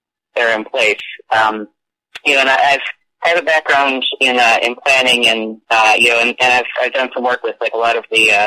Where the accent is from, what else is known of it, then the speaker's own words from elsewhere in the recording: New York, United States; now in Buffalo, United States; I grew up in Central New York, and then went to school in Albany. But my folks are from Buffalo, so that's how I wound up out here.